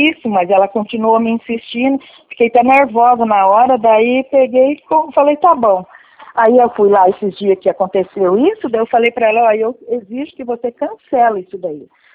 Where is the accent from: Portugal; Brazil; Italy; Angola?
Brazil; Londrina, Paraná; Aí, aqui em Londrina, né, que eu sou de Londrina.